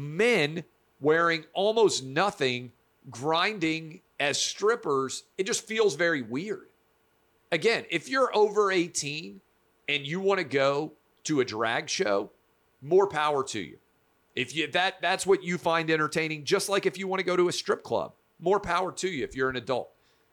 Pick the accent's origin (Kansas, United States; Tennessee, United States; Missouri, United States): Tennessee, United States; And now he's taking shots at Tennessee, my home state.